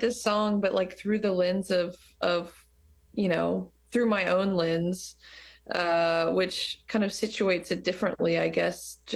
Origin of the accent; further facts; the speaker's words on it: Georgia, United States; now in New York, United States; I'm from Georgia. I left the South. I live in New York.